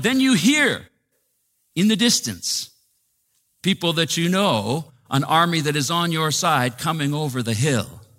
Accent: Saskatchewan, Canada; I'm from Saskatchewan.

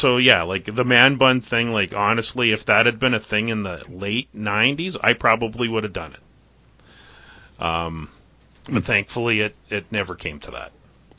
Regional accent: Canada; Well, I'm a Canadian.

